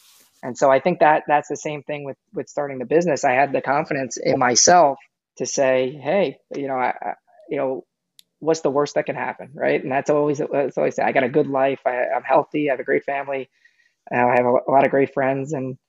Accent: Long Island, New York, United States; because I was undersized from Long Island, New York at the time.

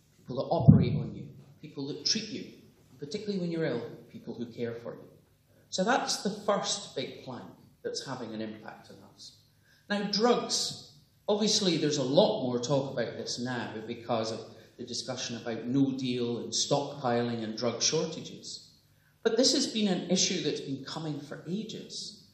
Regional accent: Belfast, Northern Ireland, United Kingdom; now in London, United Kingdom; I grew up in Belfast, and when I first came over here, that's exactly what it was like.

